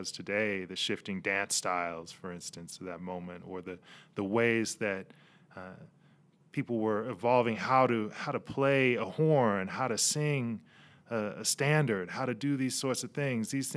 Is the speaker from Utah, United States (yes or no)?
yes; Salt Lake City, Utah, United States; born there; Yet I was born in Salt Lake City, Utah. a brown kid in a predominantly white space.